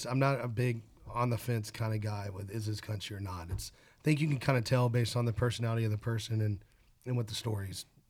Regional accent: Nashville, Tennessee, United States; I'm born and raised in Nashville, grew up in country music.

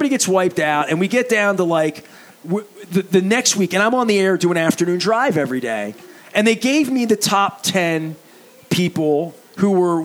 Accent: Dundalk, Maryland, United States; But I'm from Dundalk, but we always had a Dundalk Patapsco thing.

